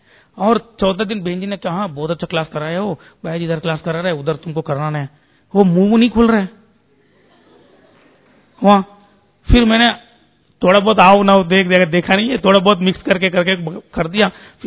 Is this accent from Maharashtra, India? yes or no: no; Hyderabad, Telangana, India; मैं हैदराबाद से हूँ